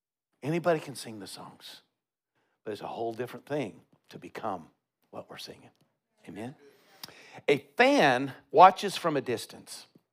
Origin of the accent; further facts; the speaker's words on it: Colorado, United States; I grew up in Colorado, listening to the Broncos on AM radio, KOA, Denver Broncos football network